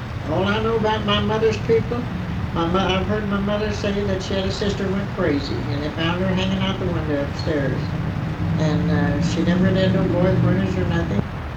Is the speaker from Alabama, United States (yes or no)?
no; Bowling Green, Kentucky, United States; born there; I was born in Bowling Green, they told me